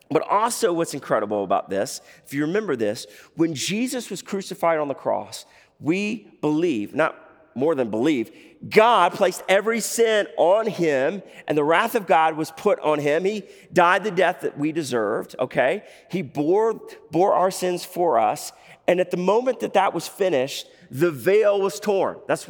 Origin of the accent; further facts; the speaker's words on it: Alabama, United States; All right, I can say that because I'm from Alabama, all right?